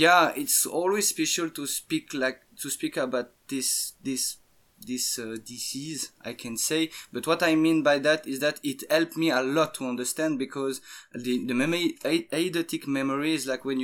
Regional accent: Switzerland; English is a second language; I'm from Switzerland, so we do a lot of skiing and things like that.

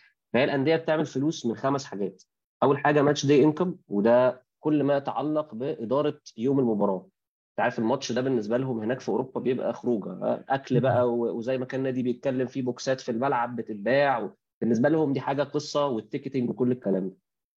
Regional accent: Egypt; فاحنا عندنا في مصر خدنا نص الحكايه

